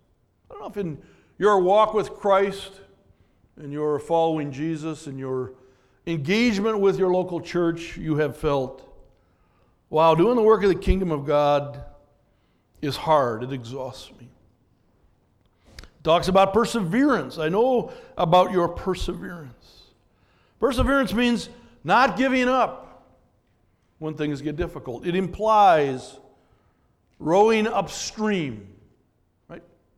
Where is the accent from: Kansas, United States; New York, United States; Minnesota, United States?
Minnesota, United States; We're from Minnesota, so we know what snowflakes are.